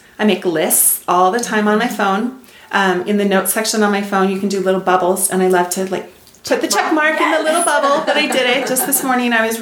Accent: Idaho, United States; I grew up in Eastern Idaho, and I graduated as valedictorian of my high school class.

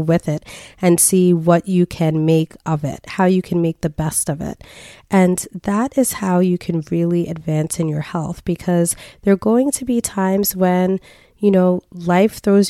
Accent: New York, United States; I was born and raised in New York. That's where I spent most of my life.

